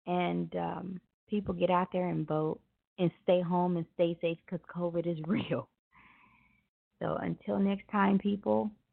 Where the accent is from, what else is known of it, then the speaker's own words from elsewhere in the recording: Memphis, Tennessee, United States; I am a African-American woman, and I come from Memphis, Tennessee, where King marched for us, where this National Civil Rights Museum was born